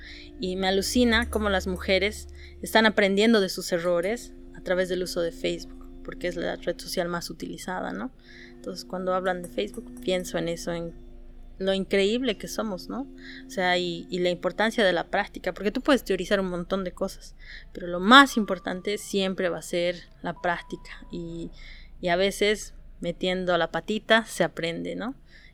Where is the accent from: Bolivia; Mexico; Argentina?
Bolivia; soy de Bolivia, soy comunicadora social